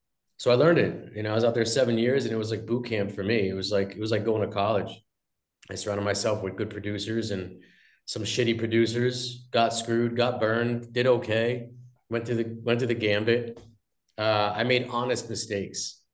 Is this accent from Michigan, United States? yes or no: no; Howell, New Jersey, United States; I grew up in Howell, went to Howell High. That was a lot of fun. I had a great childhood.